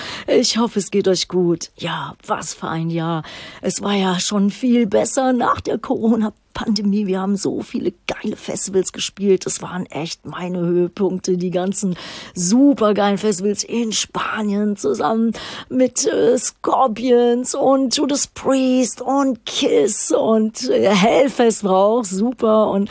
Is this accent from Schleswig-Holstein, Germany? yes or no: no; Düsseldorf, North Rhine-Westphalia, Germany; in meiner alten Heimatstadt Düsseldorf